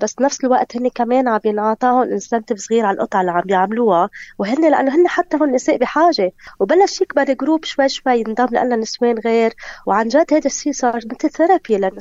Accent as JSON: {"language": "Arabic", "country": "Lebanon", "tie": "born or raised there", "said": "يعني أنا عشت شبابي كله بلبنان وخلقت بلبنان وإن شاء الله ضلني بلبنان ما أطرفل،"}